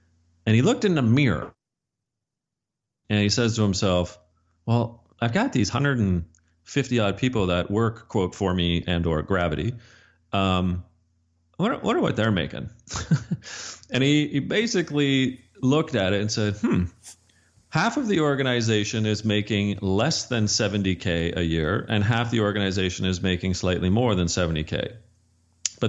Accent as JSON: {"language": "English", "country": "Canada", "said": "I'm Canadian"}